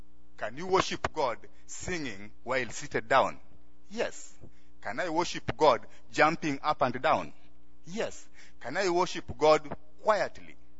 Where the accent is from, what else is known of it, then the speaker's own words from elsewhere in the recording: Kenya; In Kenya, I have a different person, although I'm Kenyan.